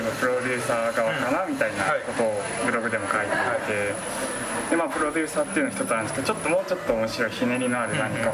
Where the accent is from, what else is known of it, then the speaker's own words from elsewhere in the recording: Gunma, Japan; born there; 群馬生まれで92年生まれです